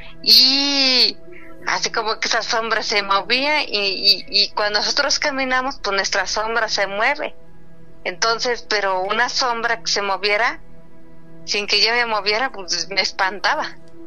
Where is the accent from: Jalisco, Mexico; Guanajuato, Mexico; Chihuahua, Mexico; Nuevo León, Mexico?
Guanajuato, Mexico; San Miguel de Allende; now in Mexico City, Mexico; porque yo soy de San Miguel Allende, Guanajuato